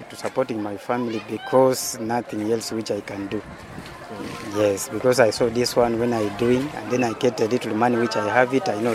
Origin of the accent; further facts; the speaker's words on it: Kenya; English is a second language; now in South Sudan; Yes, and I'm Kenyan nationality.